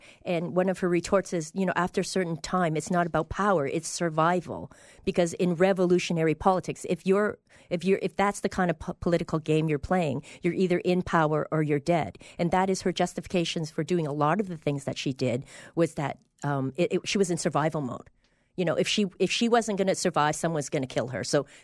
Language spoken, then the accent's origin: English; Woodbridge, Ontario, Canada; also born or lived in Hong Kong / Los Angeles; now in Boise, United States; I was born in Hong Kong. I was raised in a place called Woodbridge outside of Toronto. I spent the early adult life in Toronto. I moved to L.A. for a bit. I moved back to Toronto for a bit, and now I'm here in Boise.